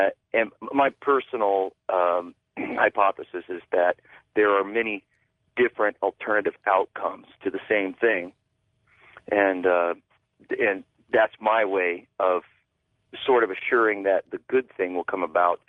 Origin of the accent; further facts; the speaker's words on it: Columbus, Ohio, United States; now in Montana, United States; I live in Montana now, but I'm from Ohio, and I lived in Ohio in central Ohio, Franklin County, Columbus area.